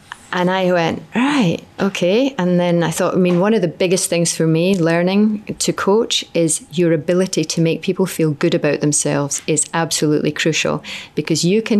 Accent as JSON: {"language": "English", "region": "Scotland", "country": "United Kingdom", "said": "So I felt completely out of my depth as a female. And as a Scot probably as well."}